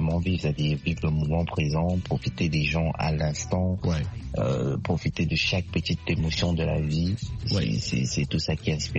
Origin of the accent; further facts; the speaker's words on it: Cameroon; Ben, chez nous en Afrique, chez nous au Cameroun, on dit, hey, tu connais.